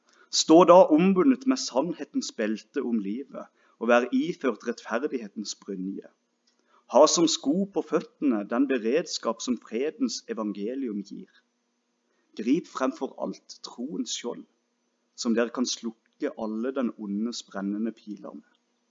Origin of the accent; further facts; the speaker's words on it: Finnmark, Norway; accent: Finnmark dialect; ta en sånn en tolk til Finnmarks dialekt. Håper vi slipper det.